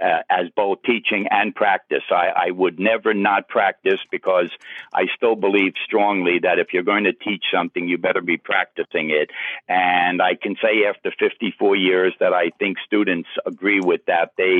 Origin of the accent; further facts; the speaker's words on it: Queens, New York, United States; now in Peekskill, United States; Well, I'm a transplanted New Yorker, born and raised in Corona, Queens, until fifth grade. And then we were part of the white flight out of those neighborhoods and moved up to Peekskill, New York, about 50 miles north on the Hudson River